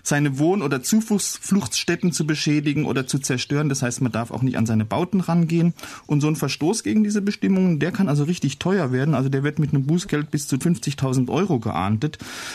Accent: Germany; Ja, so sind wir Deutsche halt mal.

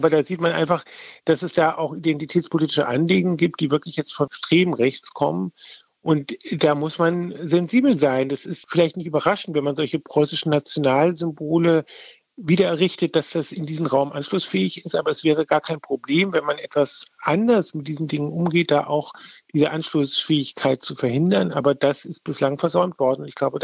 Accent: Frankfurt, Hesse, Germany; Also ich komme ja aus Frankfurt, das ist in Frankfurt auch sehr deutlich.

